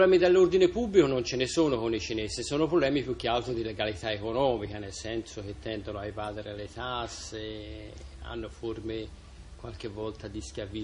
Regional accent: Tuscany, Italy; Quando io vado all'estero, dove vieni, dico che vengo da Firenze.

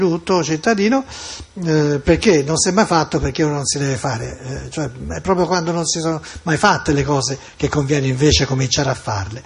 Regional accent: Florence, Tuscany, Italy; io sono di Firenze

